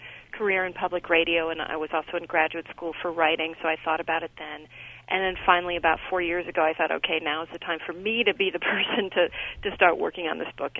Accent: Connecticut, United States; And I was on a two-day train trip back home to New York City, and I'm from suburban Connecticut, so that was where I was heading eventually.

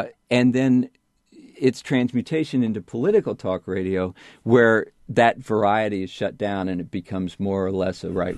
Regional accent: St. Louis, Missouri, United States; I grew up in St. Louis around KMOX, the giant radio station that once had a 20 share of the audience in St. Louis.

